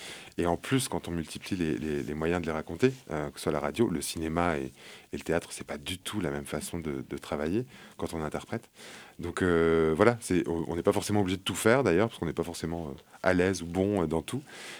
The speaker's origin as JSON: {"language": "French", "town": "Combrand", "region": "Nouvelle-Aquitaine", "country": "France", "tie": "born there", "said": "Une troupe amateur, dans ma troupe rurale, là où je suis né, en Deux-Sèvres, à Combran, voilà."}